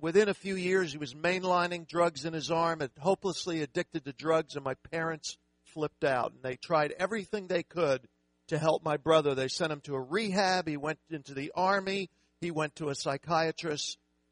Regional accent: Philadelphia, Pennsylvania, United States; But I grew up in Philadelphia in a Jewish home. Grew up learning about my faith.

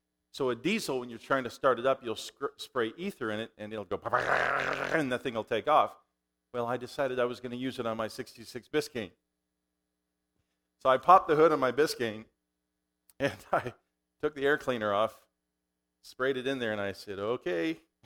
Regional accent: Saskatchewan, Canada; I grew up in Saskatchewan, Canada.

